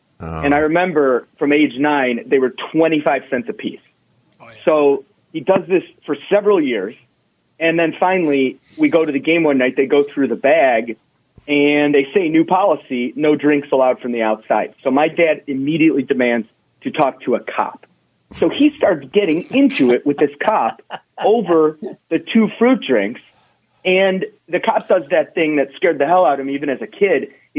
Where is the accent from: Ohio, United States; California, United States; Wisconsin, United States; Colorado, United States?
Ohio, United States; Cleveland; So anyways, I grew up in Cleveland.